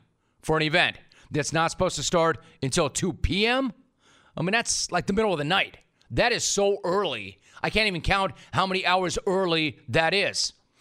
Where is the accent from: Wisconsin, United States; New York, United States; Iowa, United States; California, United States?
California, United States; Los Angeles; I grew up in Los Angeles. I'm a native of Los Angeles.